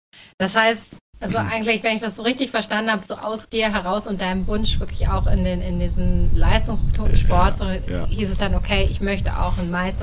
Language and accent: German; Berlin, Germany; Wir kommen ja aus Berlin.